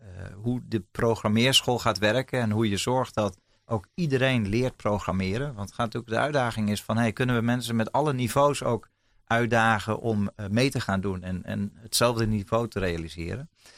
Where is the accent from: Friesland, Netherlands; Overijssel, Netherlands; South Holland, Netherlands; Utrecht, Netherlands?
Overijssel, Netherlands; Ik kom zelf uit Salland, dus dat is heel dichtbij.